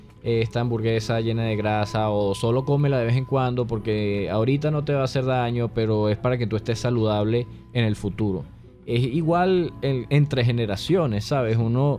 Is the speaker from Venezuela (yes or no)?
yes; Venezuela; para enfrentarnos como venezolanos al cambio climático